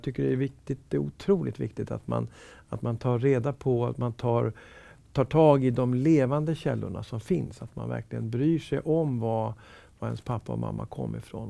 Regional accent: Sweden; Ja, det är jag.

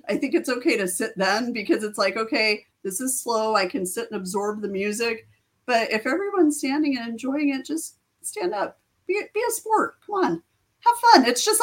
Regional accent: New Mexico, United States; And I'm like, we're from New Mexico.

